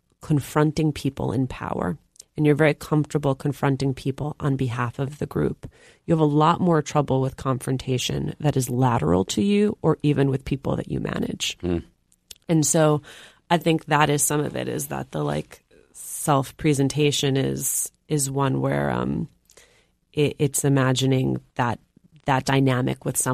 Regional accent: Union City, New Jersey, United States; I grew up in Union City, New Jersey.

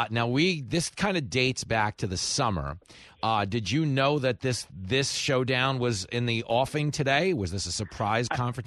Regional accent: New York, United States; I'm a New Yorker. That's how it goes down.

